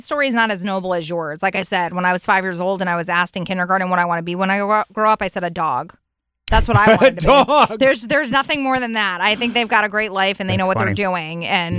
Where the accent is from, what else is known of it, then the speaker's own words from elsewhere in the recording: Fairfield, Connecticut, United States; because I grew up in Fairfield, Connecticut